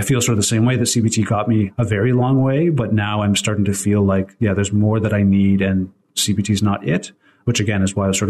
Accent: Canada; And I'm Canadian, so it's maybe a little bit different in the States.

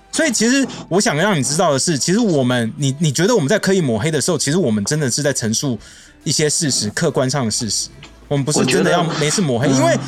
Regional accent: Taiwan; 只好来找我们台湾人在看别的东西的时候的观点来骂

